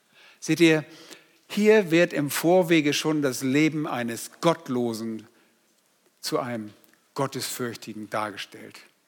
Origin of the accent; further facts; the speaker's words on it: Northern Germany, Germany; Bei uns in Norddeutschland sagt man Nörgeln.